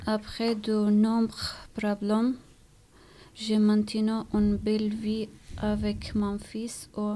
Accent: Afghanistan; French is a second language; now in France; Je viens d'Afghanistan.

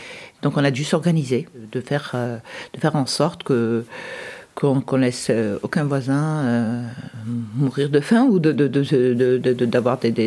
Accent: Algeria; moved away; Je viens d'Algérie, et toute ma famille est là-bas.

